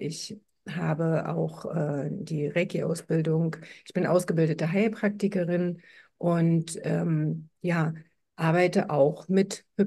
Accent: Magdeburg, Saxony-Anhalt, Germany; ich bin aus Magdeburg

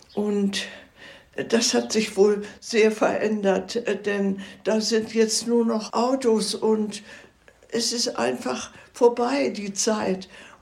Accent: Hamburg, Germany; born there; In Hamburg.

